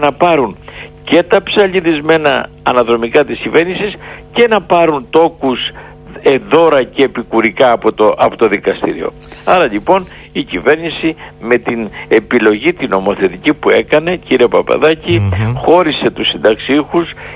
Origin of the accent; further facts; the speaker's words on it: Olympia, Western Greece, Greece; στην πατρίδα μου την Ολυμπία και τον πύργο